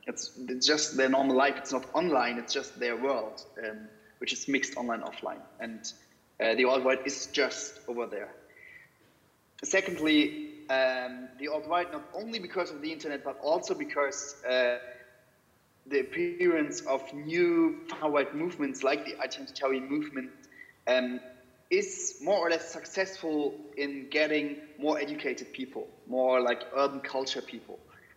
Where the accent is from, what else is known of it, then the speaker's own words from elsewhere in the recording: East Germany, Germany; I grew up in East Germany, and East Germany was the WAF area in the 90s.